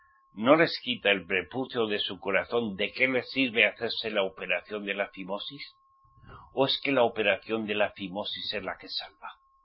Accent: Spain; en mi país, España

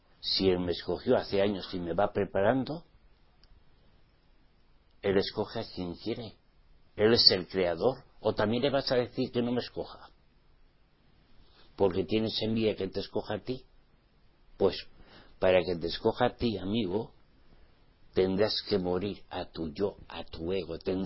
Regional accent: Spain; Claro, será porque somos españoles, será por eso.

